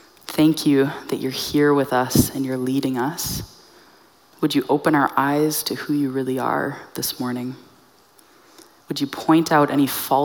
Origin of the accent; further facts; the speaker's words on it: Abbotsford, British Columbia, Canada; I grew up in Abbotsford my whole life.